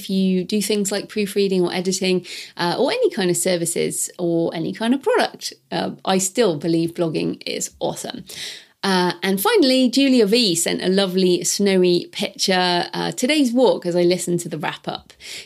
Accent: California, United States; now in United Kingdom; I'm from California, but loving brisk nature walks here in the UK.

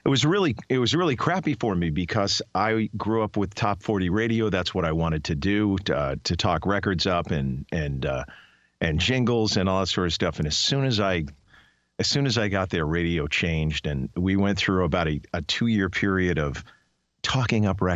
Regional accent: New York, United States; In radio, I was pretty driven when I was growing up in New York.

